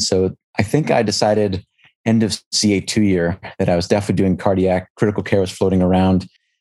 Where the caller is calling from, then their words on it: Dallas, Texas, United States; I'm calling in from University of Texas Southwestern in Dallas.